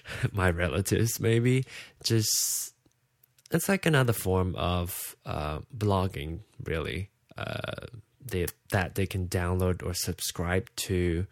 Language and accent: English; Malaysia; I'm from Malaysia. I was born and raised in Malaysia, and grew up in an ethnically Chinese family. My grandparents are Chinese immigrants, moved to Malaysia